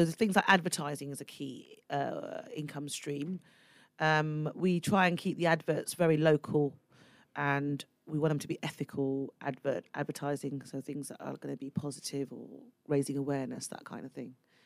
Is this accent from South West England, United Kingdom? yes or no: yes; Swindon, South West England, United Kingdom; born or raised there; also born or lived in London